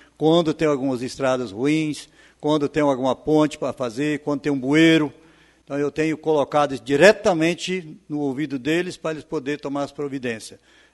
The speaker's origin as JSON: {"language": "Portuguese", "country": "Brazil", "said": "Acho que nós todos somos brasileiros."}